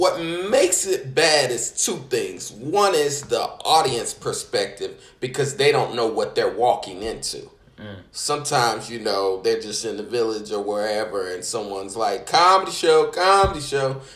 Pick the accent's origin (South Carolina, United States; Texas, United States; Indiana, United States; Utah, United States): Indiana, United States; I'm from Indiana, so we gotta know